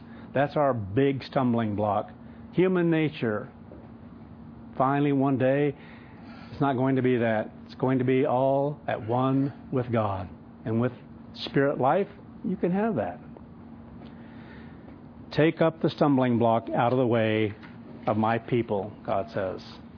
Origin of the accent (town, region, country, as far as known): Kansas, United States; born or raised there